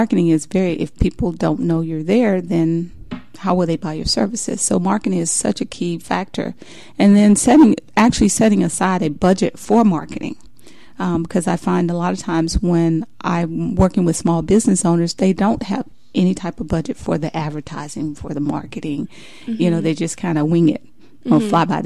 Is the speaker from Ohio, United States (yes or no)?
no; Macon, Georgia, United States; June 30th in my hometown, Macon, Georgia.